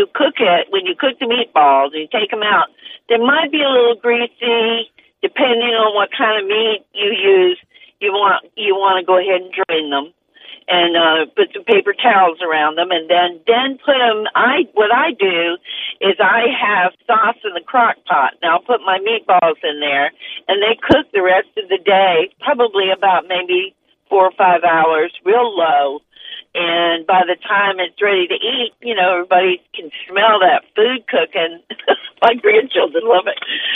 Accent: New England, United States; And I'm from New England. So, you know, but now I've been living in the South most of my life.

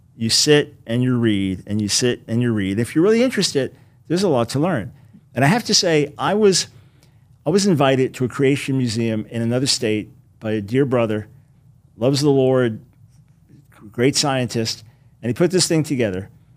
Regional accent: New York City, New York, United States; I remember as a kid going to the great museums, growing up in New York City, Long Island, growing into the great museums there

